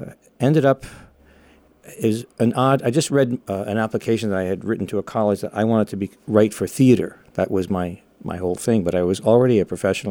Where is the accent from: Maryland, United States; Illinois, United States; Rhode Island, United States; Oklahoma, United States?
Rhode Island, United States; Providence; I grew up in Smith Hill, believe it or not.